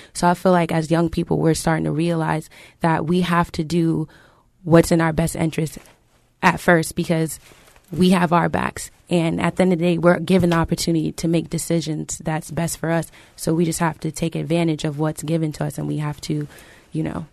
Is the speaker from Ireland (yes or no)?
no; Miami, Florida, United States; now in Fort Myers, United States; I'm originally from Miami, so the community down there is completely different from what's in Fort Myers